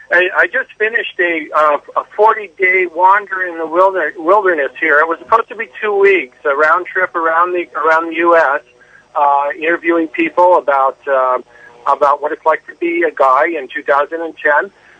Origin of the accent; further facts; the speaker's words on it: Seattle, Washington, United States; I'm from Seattle, and Seattle's in the northwest corner of the country, right up against the ocean there.